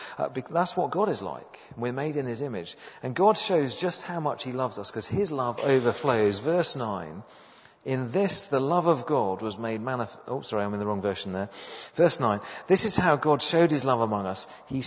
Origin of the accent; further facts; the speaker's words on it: United Kingdom; And partly by being British, and being a man, that's two problems I've got.